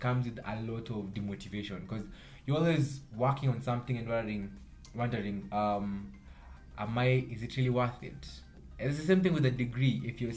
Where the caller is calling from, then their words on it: Nairobi, Kenya; I'm talking from a perspective where I'm from Nairobi, Kenya right now, this is why I'm recording this